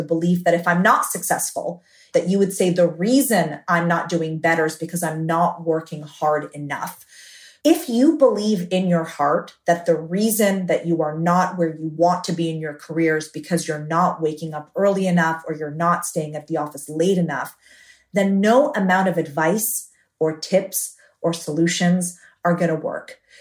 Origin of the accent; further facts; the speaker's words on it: Canada; I'm Canadian, my parents immigrated from Syria. So I had that whole immigrant, got to survive mentality growing up